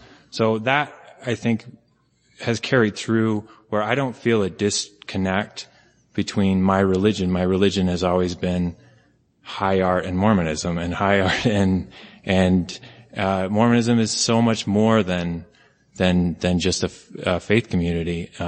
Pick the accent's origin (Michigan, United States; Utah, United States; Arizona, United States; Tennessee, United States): Utah, United States; Salt Lake City; born there; Okay, so I was born in Salt Lake City, and I have a multi-generational Latter-day Saint family from Restoration on both sides.